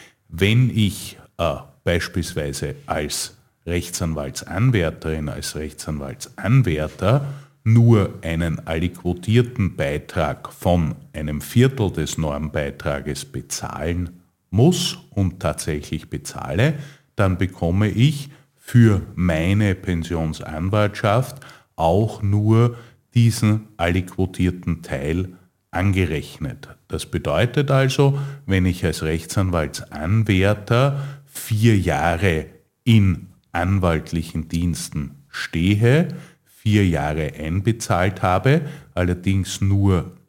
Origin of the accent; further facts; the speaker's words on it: St. Pölten, Lower Austria, Austria; Nicht nur, weil sie aus meiner Heimatstadt St. Pölten kommt